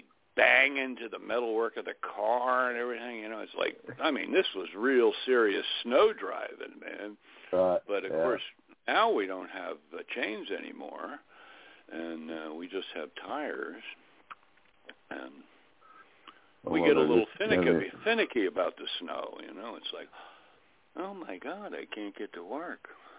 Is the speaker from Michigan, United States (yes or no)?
no; Florida, United States; And I figured, I'm from Florida, right?